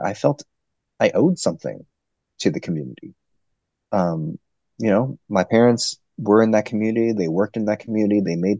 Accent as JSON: {"language": "English", "region": "New Jersey", "country": "United States", "tie": "born or raised there", "said": "My parents worked in Chinatown. But I grew up in New Jersey. So my parents had to commute. And I grew up in a very like white suburb."}